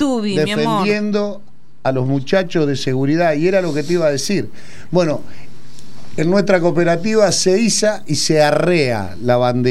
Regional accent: Argentina; porque somos argentinos

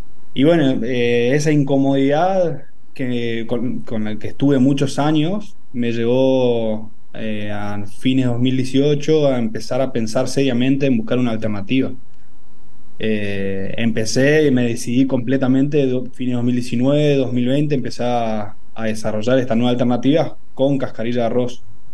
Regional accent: Corrientes, Argentina; Soy de Corrientes, de Corrientes Capital.

